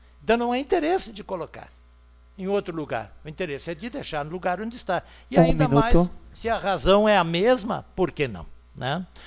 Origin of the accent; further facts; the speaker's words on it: Arroio do Meio, Rio Grande do Sul, Brazil; nós somos de Arroio do Meio.